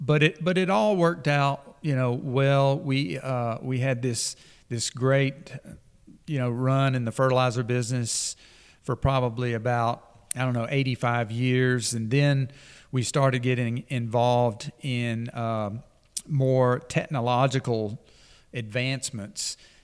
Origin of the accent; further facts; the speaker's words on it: Sylacauga, Alabama, United States; And you know, again, we're from Sylacauga, Alabama, okay?